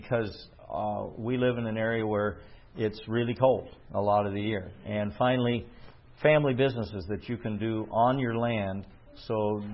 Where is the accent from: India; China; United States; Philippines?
United States; Midwest; I grew up in the Midwest.